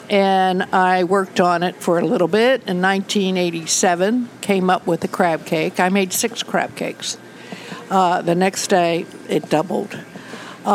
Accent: Catonsville, Maryland, United States; I grew up in Catonsville, and it's so nice.

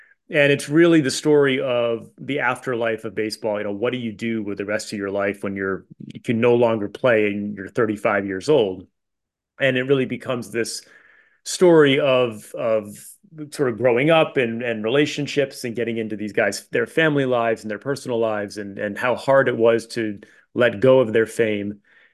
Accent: Rhode Island, United States; I grew up in Rhode Island.

